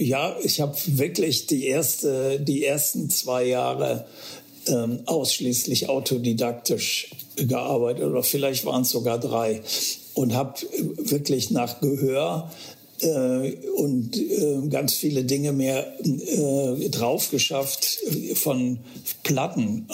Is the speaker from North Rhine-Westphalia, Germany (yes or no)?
yes; Aachen, North Rhine-Westphalia, Germany; Ich bin ja aus Aachen